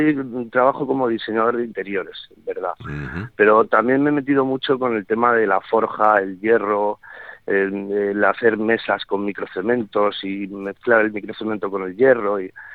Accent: Cabo de Palos, Region of Murcia, Spain; nosotros somos de Cabo de Palos y La Manga, sí. Sí, vivimos aquí todo el año

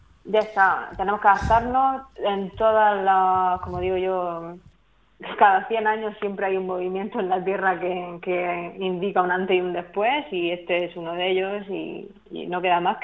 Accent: Puerto Lumbreras, Region of Murcia, Spain; de Puerto Lumbreras va a ser una noche que están preparando desde la Concejalía de Cultura de aquí de mi pueblo

